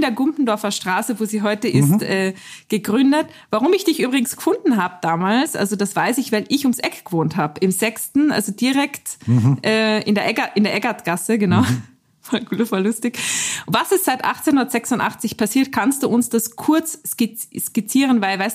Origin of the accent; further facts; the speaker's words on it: Austria; ich bin Österreicherin und es kann schon sein, dass ich im Gespräch ins Österreichische kippe. Ich hoffe nicht ins Kärntnerische, dann versteht man mich nicht mehr.